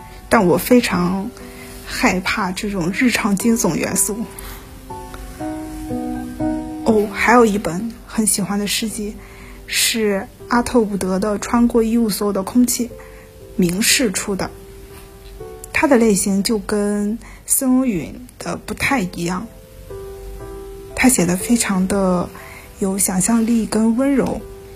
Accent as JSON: {"language": "Chinese", "region": "Shandong", "country": "China", "accent": "Shandong", "said": "不要在意我的这个口音，有一点山东味儿。"}